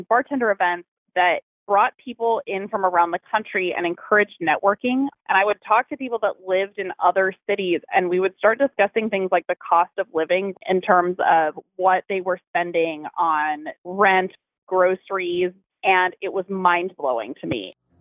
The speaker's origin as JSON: {"language": "English", "town": "Brooklyn", "region": "New York", "country": "United States", "tie": "born or raised there", "said": "I am 33 years old, and I was born and raised in Brooklyn. I moved back to New York after graduating from college"}